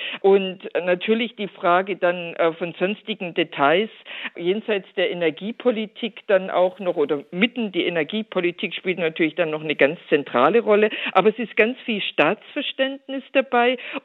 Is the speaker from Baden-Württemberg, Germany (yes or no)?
yes; Baden-Württemberg, Germany; Ich komme ja ursprünglich aus Württemberg.